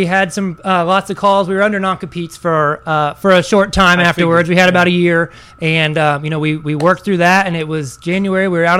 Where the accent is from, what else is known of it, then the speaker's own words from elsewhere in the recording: Shelbyville, Indiana, United States; I was born and raised in Shelbyville, Indiana, and grew up, went to school at Waldron High School, small county school in Shelby County.